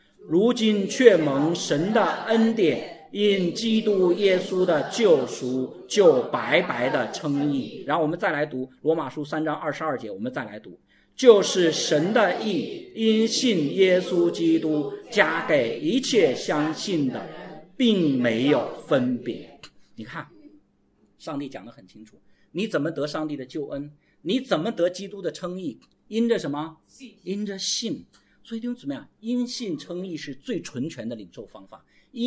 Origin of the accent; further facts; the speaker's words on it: Guangdong, China; 我们广东人喜欢喝汤，对吧？